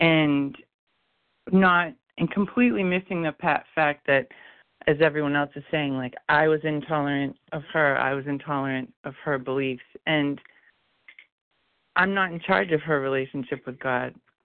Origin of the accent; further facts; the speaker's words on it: Rhode Island, United States; from Rhode Island.